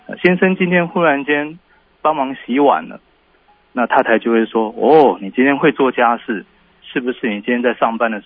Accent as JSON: {"language": "Chinese", "country": "China", "said": "我们中国人常说这个吼凶闹亏丢进波"}